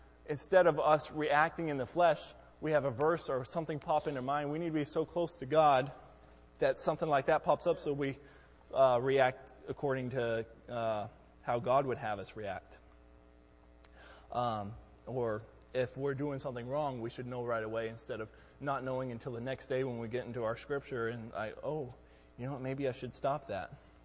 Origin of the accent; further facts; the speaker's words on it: Texas, United States; moved away; so I'm originally from Texas, so I definitely am more of a Texan than a Yankee